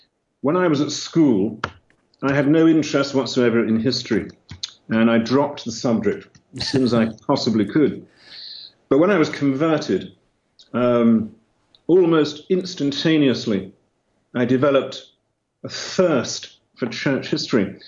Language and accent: English; London, United Kingdom; moved away as an adult; I am English, not Scottish. I was born and brought up in London, and I first came up to Scotland a very long time ago.